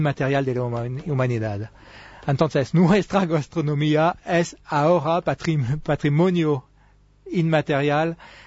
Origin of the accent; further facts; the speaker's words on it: Lyon, Auvergne-Rhône-Alpes, France; Spanish is a second language; en mi ciudad de Lyon, soy de Lyon, Lyon es la capital gastronómica de Francia